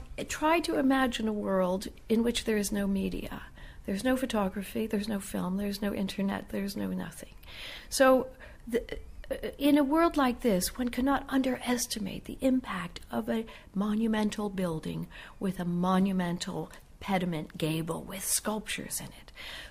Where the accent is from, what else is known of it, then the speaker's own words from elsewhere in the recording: Toledo, Ohio, United States; I grew up in a very I grew up in Ohio, in Toledo, Ohio. Not a great deal going on, but the only show in town was our great Toledo Museum of Art.